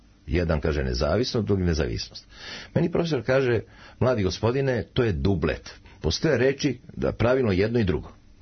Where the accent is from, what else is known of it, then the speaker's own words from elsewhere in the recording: Belgrade, Serbia; first language Macedonian; Serbian is a second language; Prvi je moj maternji jezik koji je u sred Beograda bio makedonski. I moji tad nisu znali, su došli, ja sam rođen i Beograđan i tako dalje